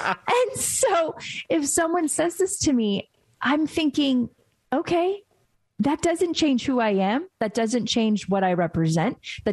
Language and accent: English; United States; born there; I am an American, right? Born in America, but I have ancestors and family members that were born and raised in another country.